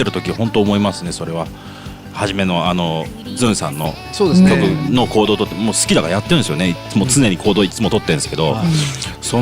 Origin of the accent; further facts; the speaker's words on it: Fukuoka, Japan; やっぱ僕ら福岡の人間なんで、